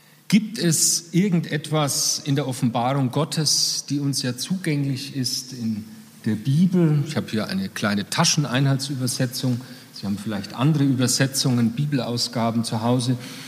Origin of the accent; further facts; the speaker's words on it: Mainz, Rhineland-Palatinate, Germany; Als Mainzer